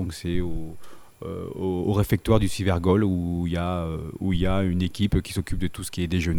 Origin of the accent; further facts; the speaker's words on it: Montpellier, Occitanie, France; donc je suis originaire de Montpellier. Et donc j'ai une maison à la Fage Saint-Julien.